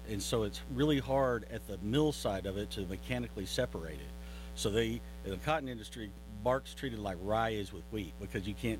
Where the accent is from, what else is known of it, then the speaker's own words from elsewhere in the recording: Carnegie, United States; No, I'm from Carnegie.